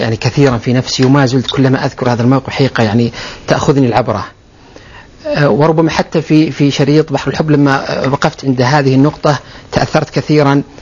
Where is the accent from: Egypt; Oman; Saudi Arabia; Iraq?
Saudi Arabia; Al-Qassim; لما انتقلت ورجعت للقصيم قبل الانتقال للجامعة، كنت بعض الأحيان أحضر عند الشيخ محمد رحمه الله في المنطقة عندنا في القصيم